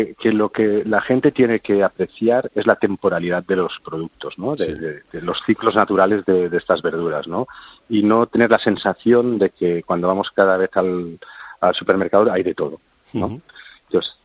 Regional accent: Barcelona, Catalonia, Spain; sabes que yo soy de aquí, de Barcelona, y los catalanes tomamos mucho la escudella y carandolla

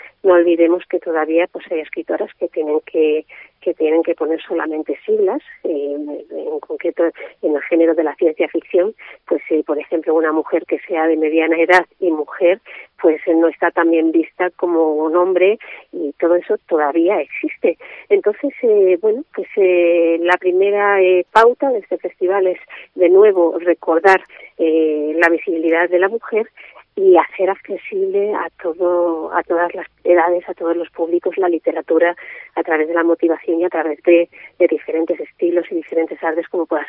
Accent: Moralzarzal, Community of Madrid, Spain; Yo soy de Morazarzal

